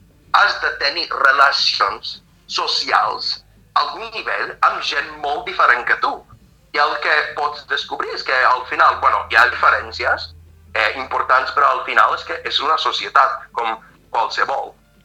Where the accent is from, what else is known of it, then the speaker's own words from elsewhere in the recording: United States; Catalan is a second language; com vaig créixer als Estats Units, que també és una societat molt diversa